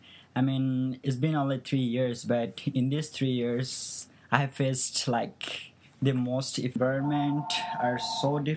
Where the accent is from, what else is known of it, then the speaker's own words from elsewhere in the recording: Bangladesh; now in United States; I have been living in America since 2010. I'm originally from Bangladesh, and now I'm a senior at George Washington Carver Engineering and Science High School.